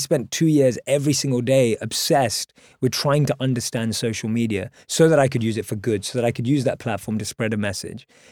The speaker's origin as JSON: {"language": "English", "region": "London", "country": "United Kingdom", "tie": "born or raised there", "said": "Grew up in England, obviously. Born and raised in London."}